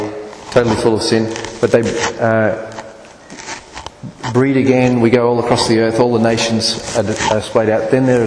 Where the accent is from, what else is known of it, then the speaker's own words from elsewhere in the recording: Australia; accent: Australian; I'm speaking Australian.